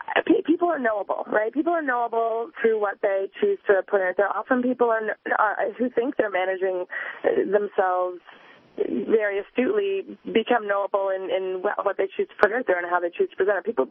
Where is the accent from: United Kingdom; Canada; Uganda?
Canada; I'm Canadian, and so I just didn't go home